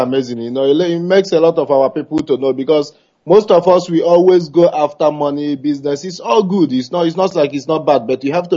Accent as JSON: {"language": "English", "town": "Nnewi", "region": "Anambra", "country": "Nigeria", "said": "I'm from Nnewi"}